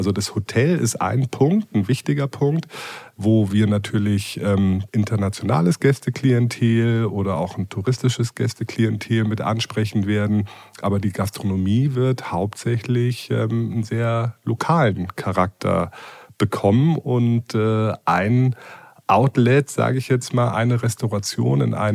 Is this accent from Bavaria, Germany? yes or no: no; Berlin, Germany; now in Hamburg, Germany; Ich bin kein gebürtiger Hamburger. Ich bin gebürtiger Berliner, lebe aber jetzt schon zum dritten Mal wieder in Hamburg und habe quasi nach meiner Ausbildung, während meines Studiums schon mal 3 Jahre in Hamburg gelebt